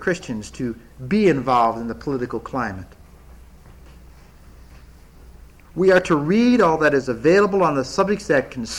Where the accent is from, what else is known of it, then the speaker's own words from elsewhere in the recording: Ohio, United States; ironically named the USS Ohio, my home state.